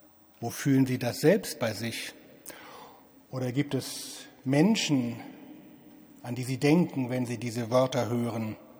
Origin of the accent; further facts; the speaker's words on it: Hamburg, Germany; Einmal war ich komme aus Hamburg, in Santa Fu